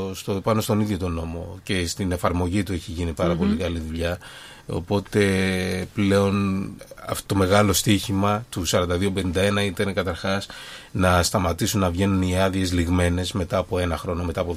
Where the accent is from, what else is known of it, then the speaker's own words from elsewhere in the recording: Athens, Attica, Greece; Στα Πατήσια. Εγώ γεννήθηκα και μεγάλωσα στα Πατήσια.